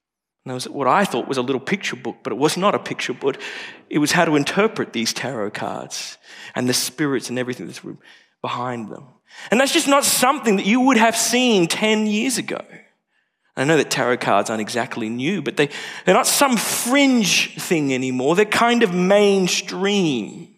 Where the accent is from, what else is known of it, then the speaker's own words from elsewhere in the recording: Indonesia; I grew up in Indonesia. My parents were missionaries there for just over 6 years.